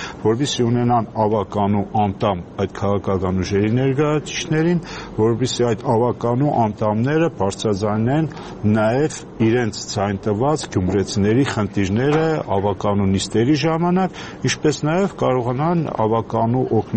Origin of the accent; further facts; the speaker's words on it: Gyumri, Shirak, Armenia; բայց ես ինքս որպես գյումրեցի, մենք քաղաքական տարբեր հարտակներում մեր ընկերների հետ միշտ եղել ենք